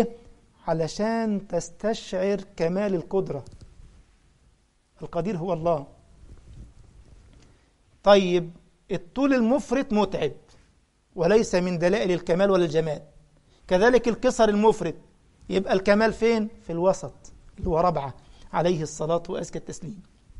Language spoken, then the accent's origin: Arabic; Egypt; احنا كلمة بسيط في مصر بالدارجة يعني قليل على عكس اللغة